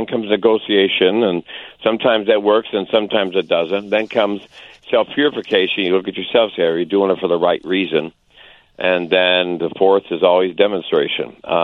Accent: Chicago, Illinois, United States; Yep, I was born and raised in the Wrightwood area at 81st and Tallman. Grew up there until I went to Quigley High School.

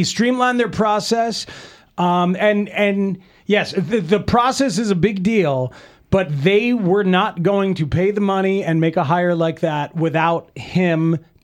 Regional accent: New Jersey, United States; I visited Northwestern when I was a kid growing up in Jersey.

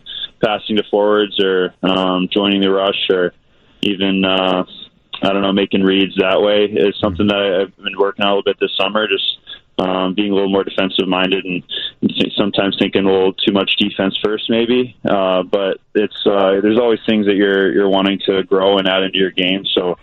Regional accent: Columbus, Ohio, United States; And I got home to Columbus, my hometown, for a month or so right after the season to regroup a bit.

